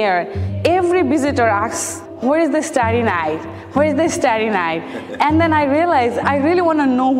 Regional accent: Bangladesh; English is a second language; I'm originally from Bangladesh. My village is similar to this painting.

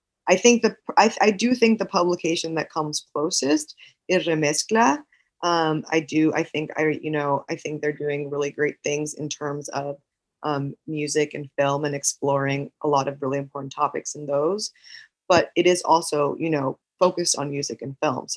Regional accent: New York, United States; I grew up in New York. I'm a huge New Yorker fan.

